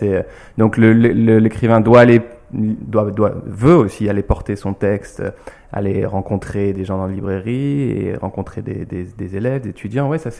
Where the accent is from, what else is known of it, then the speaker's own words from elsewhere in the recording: Lyon, Auvergne-Rhône-Alpes, France; born there; Oui, je suis né à Lyon.